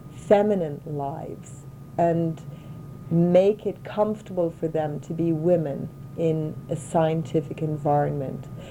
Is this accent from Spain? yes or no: no; Ireland; growing up in Ireland, in, you might call it a male-dominated society, but in fact it's somewhat matriarchal in its own way.